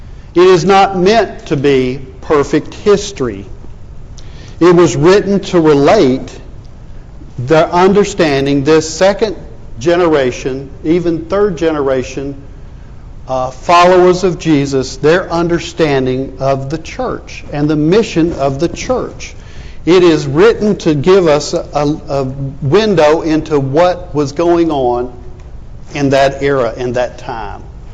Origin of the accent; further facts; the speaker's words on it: Madison, United States; My faith was different from others I grew up with in Madison.